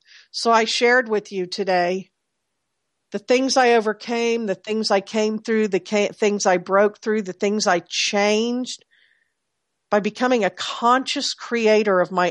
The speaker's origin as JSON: {"language": "English", "region": "Texas", "country": "United States", "said": "By the way, I'm from Texas and from the South."}